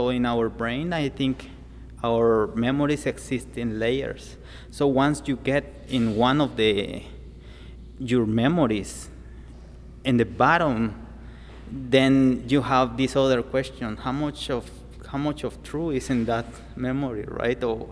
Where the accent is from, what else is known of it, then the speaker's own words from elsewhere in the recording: Jocotenango, Sacatepéquez, Guatemala; I grew up in Jocotenango, which is a small like town outside Antigua Guatemala, which is one of the first and main cities in Central America.